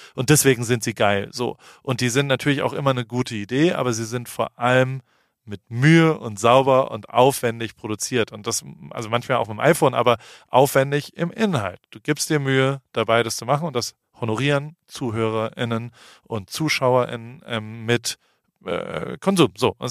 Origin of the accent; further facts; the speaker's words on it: Germany; wir sind als in Deutsche aufgewachsen